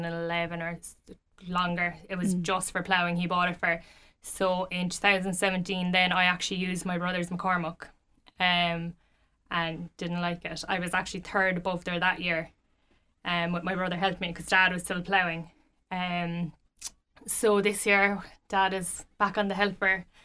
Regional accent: Bandon, Munster, Ireland; So I'm from Bandon originally.

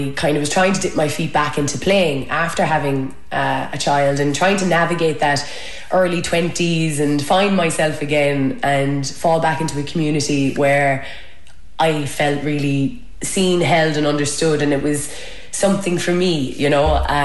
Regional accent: Killarney, Munster, Ireland; and I'm from Killarney.

